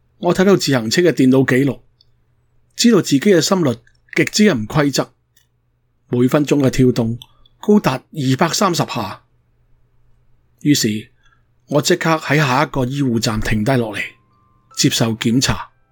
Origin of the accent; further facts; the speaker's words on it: Hokkaido, Japan; 至少我就在日本北海道长大，十分之喜爱户外的活动和生活，对大自然就更为欣赏。